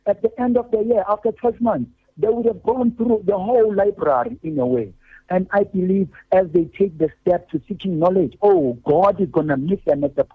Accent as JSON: {"language": "English", "country": "South Africa", "said": "the sad thing about us, especially as South African Christian community, is that we have books for everything in our home library"}